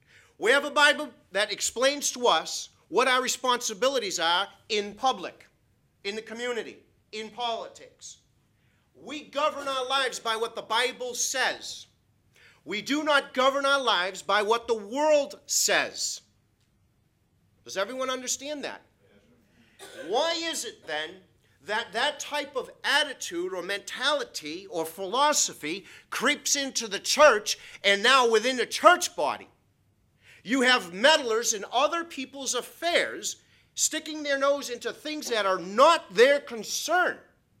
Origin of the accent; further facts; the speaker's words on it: New England, United States; I'm a New Englander, and I'm resourceful, and I'm stubborn, and I'm a Scot